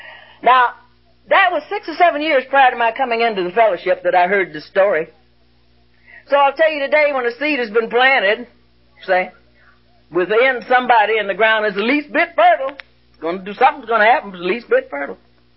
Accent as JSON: {"language": "English", "region": "Ohio", "country": "United States", "tie": "born or raised there", "said": "I remember growing up in Ohio, and I got put out of school so many times."}